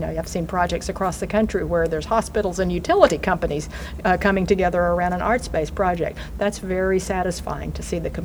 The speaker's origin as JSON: {"language": "English", "region": "Arkansas", "country": "United States", "tie": "born or raised there", "also_born_or_lived": "Oklahoma", "said": "my parents are from China. I'm from Oklahoma and grew up in Arkansas"}